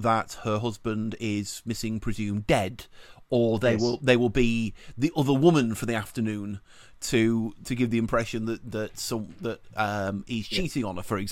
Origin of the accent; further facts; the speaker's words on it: England, United Kingdom; I grew up in England in the 80s